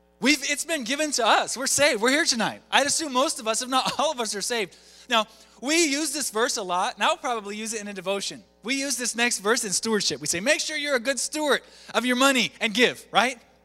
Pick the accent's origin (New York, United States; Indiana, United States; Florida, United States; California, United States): Florida, United States; born there; Well, I was born in Florida and grew up here, right? And so I didn't grow up with, you know, just, that's okay, okay?